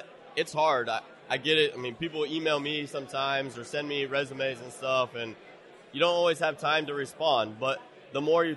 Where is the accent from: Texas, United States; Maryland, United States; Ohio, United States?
Ohio, United States; Columbus; So I got in with the Columbus Crew. I'm from Columbus, grew up in Columbus.